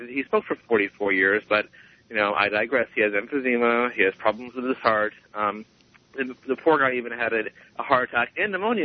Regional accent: Florida, United States; I know, and I grew up in Pinellas County, so Pinellas County is not just all retirees.

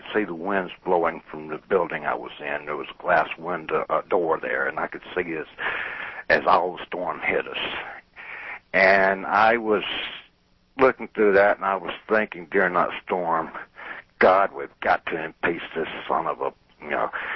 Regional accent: New Orleans, Louisiana, United States; born there; I'm heartbroken. I was born in New Orleans.

